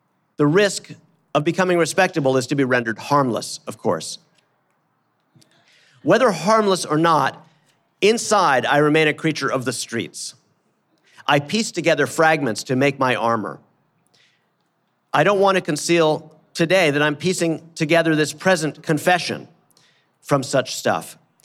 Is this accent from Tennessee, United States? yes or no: no; Brooklyn, New York, United States; But I grew up in Brooklyn.